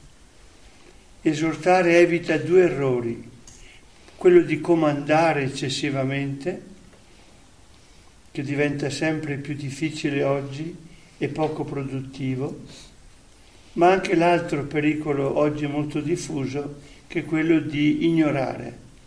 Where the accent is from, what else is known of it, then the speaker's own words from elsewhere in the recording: Trentino-Alto Adige, Italy; Voi sapete che io sono trentino, quindi le vette sono in parte della mia infanzia.